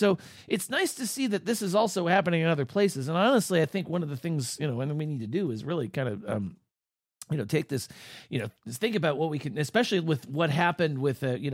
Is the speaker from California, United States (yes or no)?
yes; California, United States; it's the fact that I'm from California and you almost learn Spanish as a second language.